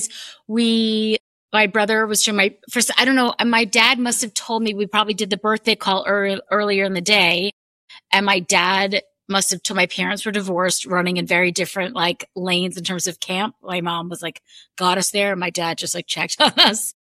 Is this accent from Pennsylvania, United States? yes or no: no; New York, United States; also born or lived in Brookline / Framingham; I was born in Brookline, lived in Framingham until I was three. We moved to New York.